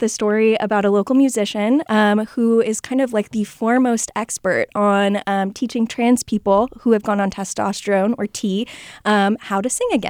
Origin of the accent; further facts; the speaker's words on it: California, United States; now in Sacramento, United States; Yeah, I grew up in the Bay Area. And so I think moving to Sacramento, it's been 10 years this year, which is exciting.